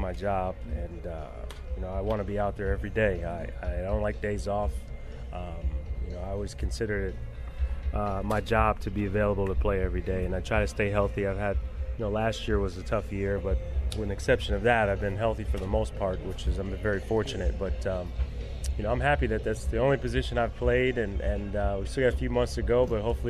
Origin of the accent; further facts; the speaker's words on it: New Jersey, United States; born there; You know, I was born in New Jersey, so I was a big Yankee fan growing up